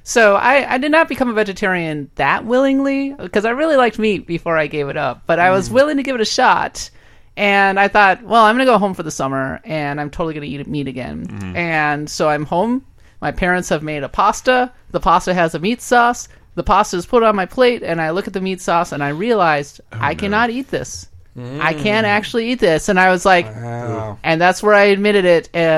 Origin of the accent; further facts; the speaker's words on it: Midwest, United States; I mean, that's not totally inaccurate, but I come from the Midwest, as you may have heard, and we take our hot dogs extremely seriously.